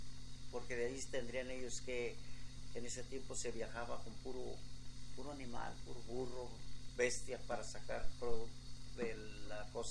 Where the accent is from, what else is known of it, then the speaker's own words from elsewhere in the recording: Nochistlán, Zacatecas, Mexico; born there; Claro, sí, todos nacimos allá en Nochistlán, Zacatecas.